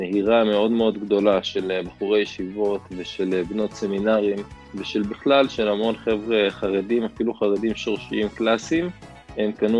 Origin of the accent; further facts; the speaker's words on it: Giv'at Ze'ev, Judea and Samaria Area, Israel; גדלתי בגבעת זאב להורים חוזרים מתשובה, אז התחנכתי במוסדות חרדים ליטאים.